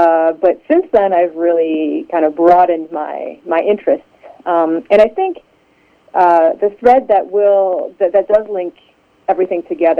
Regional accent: France; I'm from France originally, even though I don't sound French. I am a French citizen and grew up in France.

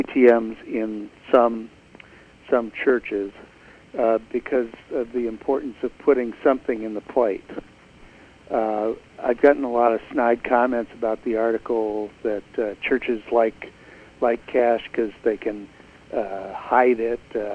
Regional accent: Detroit, Michigan, United States; And then, then for many cities, I'm from Detroit, which might be a paradigm of this

